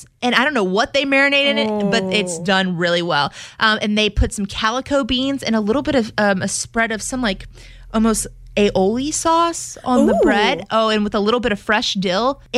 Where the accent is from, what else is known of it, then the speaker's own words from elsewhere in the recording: Louisiana, United States; I'm from South Louisiana, but I don't know about some mussels.